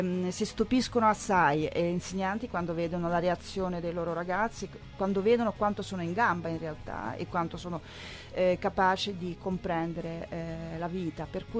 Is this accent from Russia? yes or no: yes; Moscow, Russia; moved away as an adult; now in Italy; Sì, è vero, sono nata a Mosca, sono cresciuta lì, mi sono formata umanamente e professionalmente lì, però sono ormai 24 quasi anni che io vivo in Italia.